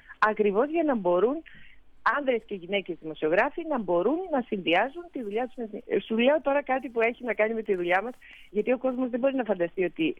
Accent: Greece; εγώ είμαι 58. Θέλω να πω ότι μεγάλωσα στην Ελλάδα

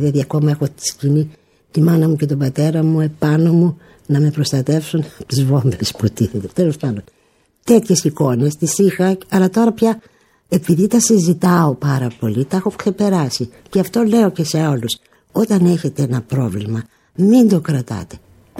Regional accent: Thessaloniki, Central Macedonia, Greece; also born or lived in Athens, Greece; γιατί ήμουνα στη Θεσσαλονίκη, γιατί γεννήθηκα στην Αθήνα, στο Κολωνάκι, και μητέρα μου με πήρε 40 ημερών και πήγαμε στη Θεσσαλονίκη, που ο πατέρας μου ήταν υπάλληλος τραπέζης στην Αγροτική Τράπεζα, και μείναμε στη Θεσσαλονίκη.

